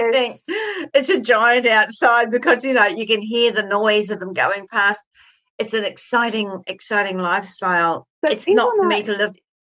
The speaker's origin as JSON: {"language": "English", "country": "New Zealand", "said": "I think, look, I'm not an Australian. I'm a New Zealander."}